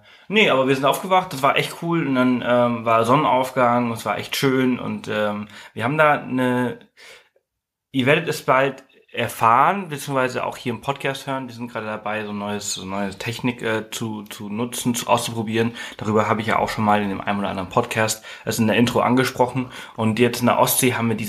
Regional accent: Mallorca, Balearic Islands, Spain; Ich komme aus Mallorca, natürlich habe ich das gesehen.

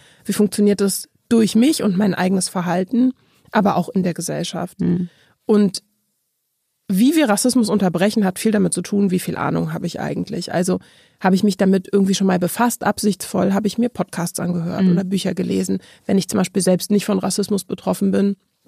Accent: Berlin, Germany; Ich gehöre zu den wenigen Menschen, die in Berlin aufgewachsen sind.

